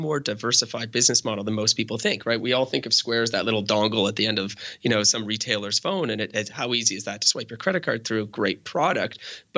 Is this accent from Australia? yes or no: no; Canada; Well, we have a pretty good trading relationship with steel. I'm Canadian, of course, right?